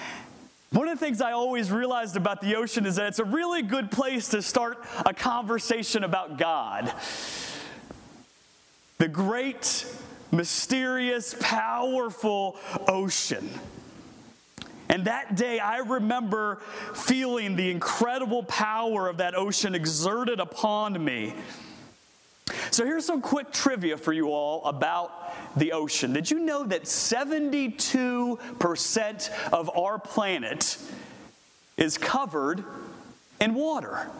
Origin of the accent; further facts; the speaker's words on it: Virginia, United States; Not only because I grew up near the ocean, because I'm from Virginia and right on the water